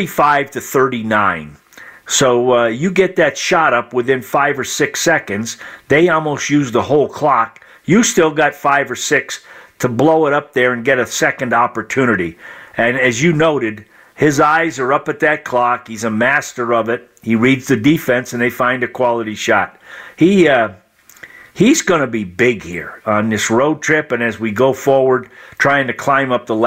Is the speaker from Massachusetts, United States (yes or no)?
yes; Massachusetts, United States; and you know, I grew up in Massachusetts.